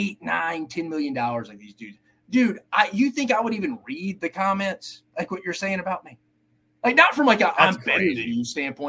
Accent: Mississippi, United States; I'm from Mississippi originally, about to move to Atlanta, so prime Southeast area.

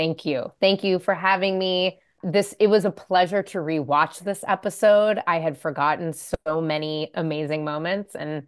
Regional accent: San Francisco, California, United States; I mean, I'm a city kid. I'm from San Francisco, which means I was doing drugs and drinking by seventh grade.

